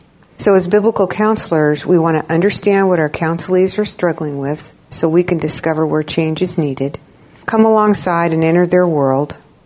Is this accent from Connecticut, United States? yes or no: no; San Antonio, Texas, United States; I'm on the counseling staff here at Faith Church. I'm from San Antonio originally, and my husband and I moved here in December of 2001